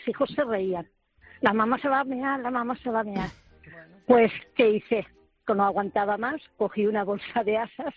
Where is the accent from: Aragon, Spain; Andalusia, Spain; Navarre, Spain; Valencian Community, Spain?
Valencian Community, Spain; Elche; somos de Elche